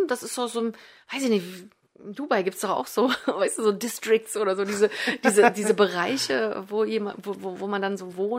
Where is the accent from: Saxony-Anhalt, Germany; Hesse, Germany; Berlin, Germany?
Saxony-Anhalt, Germany; Magdeburg; ich komme ja auch aus Magdeburg, das ist halt auch eine riesige Stadt